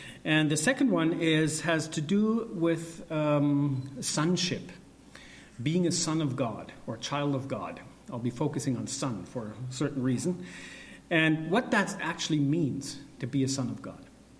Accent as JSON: {"language": "English", "country": "Germany", "tie": "born or raised there", "second_language": "English", "said": "We're from Germany. We were born and raised in Germany, and we're Bible translators."}